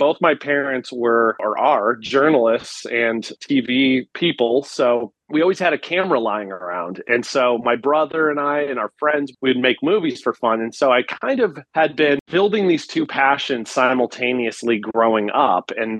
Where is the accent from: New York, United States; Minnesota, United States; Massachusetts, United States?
Minnesota, United States; Basically, I grew up here in Minnesota, and Minnesota has a lot of nature.